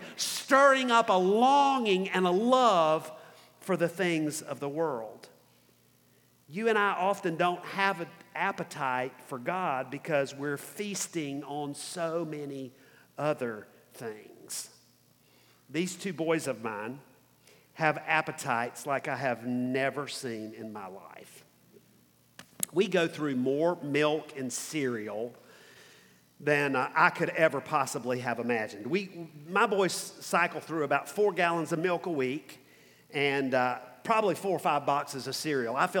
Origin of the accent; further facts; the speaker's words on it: the South, United States; Okay, I grew up in the South.